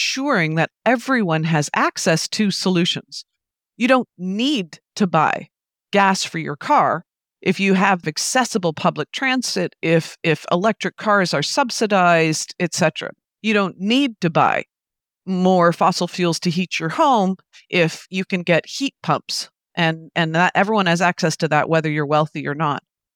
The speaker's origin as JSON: {"language": "English", "country": "Canada", "said": "this is exactly what happened in my own country. I'm Canadian."}